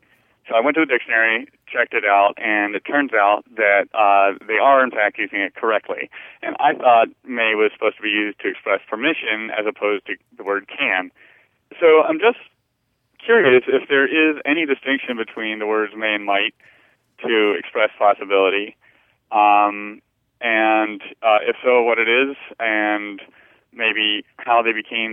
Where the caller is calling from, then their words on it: Atlanta, Georgia, United States; Atlanta, Georgia.